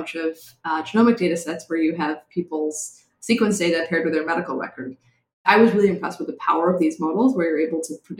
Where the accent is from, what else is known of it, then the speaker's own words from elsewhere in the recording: Virginia, United States; Northern Virginia. So like 30 minutes south of DC.